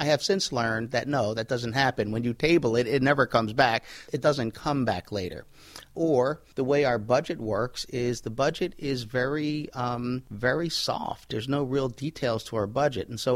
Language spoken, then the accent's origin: English; Philadelphia, Pennsylvania, United States; Southwest Philly.